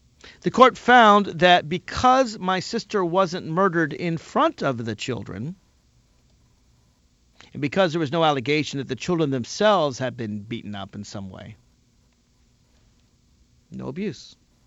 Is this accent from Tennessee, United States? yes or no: yes; Nashville, Tennessee, United States; That's my home state, by the way. That's where I'm from, Nashville, Tennessee. It's where my parents still live today.